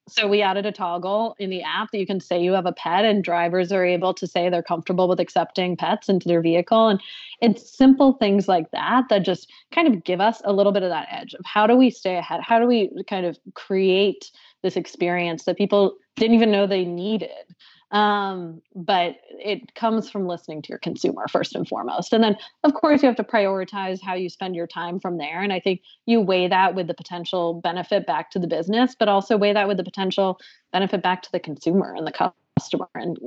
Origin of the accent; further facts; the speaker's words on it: Boston, Massachusetts, United States; now in New York City, United States; I live in New York City now, but I'm from the Boston area. And I love driving back around Boston and just seeing towns I'd never seen before, neighborhoods I didn't even know existed.